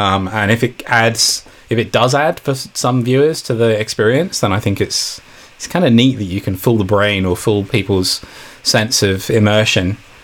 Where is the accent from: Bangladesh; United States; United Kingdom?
United Kingdom; as a Brit, I don't watch enough soccer to have a very strong opinion.